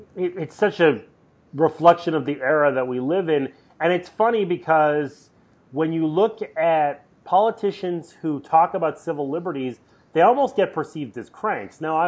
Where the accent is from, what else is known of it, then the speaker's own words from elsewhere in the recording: Canada; But as a Canadian who lives in Canada